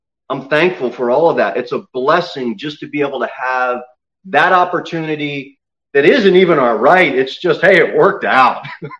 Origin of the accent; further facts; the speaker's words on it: United States; born there; I'm thankful I was born in the United States.